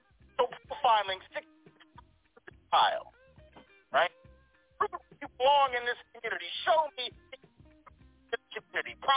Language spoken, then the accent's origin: English; the South, United States; I'm from the South, living in the South. And the only difference between those of us from the South and the rest of y'all is we know that I'm.